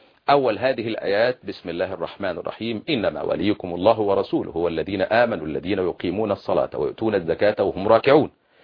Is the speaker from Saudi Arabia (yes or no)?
no; Upper Egypt, Egypt; أنا صعيدي